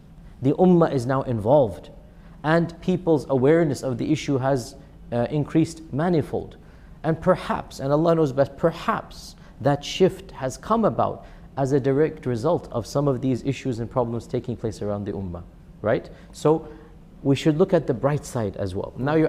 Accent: United States; I'm an American, I'm my ethnicity, my parents are Pakistani, my grandparents are Indian, I have all of this, alhamdulillah, but I'm also a Muslim.

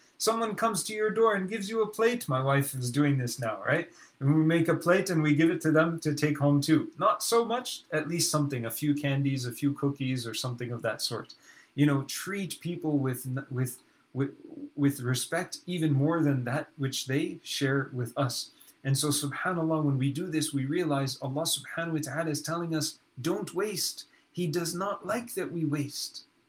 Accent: Montreal, Quebec, Canada; I'm from Montreal. We used to make fun of people in Toronto and say, houses in Toronto, they're built very close.

